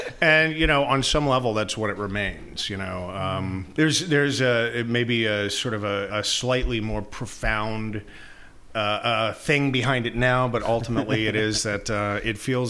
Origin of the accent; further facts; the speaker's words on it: Houston, Texas, United States; Born and raised in Houston.